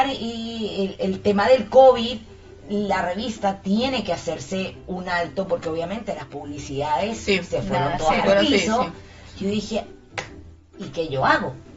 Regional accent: Dominican Republic; No es que República Dominicana tenga rabia, pero somos vecinos de Haití.

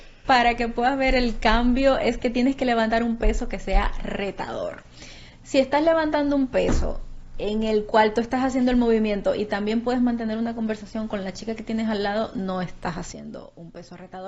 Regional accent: Dominican Republic; yo soy dominicana y yo soy caribeña

